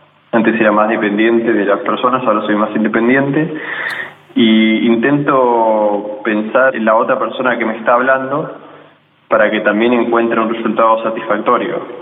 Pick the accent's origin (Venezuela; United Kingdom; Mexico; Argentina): Argentina; como argentino, yo también soy expresivo, también soy sentimental y también soy profundo.